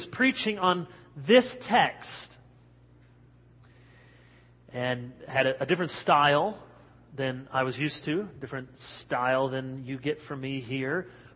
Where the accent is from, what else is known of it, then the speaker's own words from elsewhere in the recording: Grand Rapids, Michigan, United States; growing up in Grand Rapids, our church was pretty much a church in the suburbs.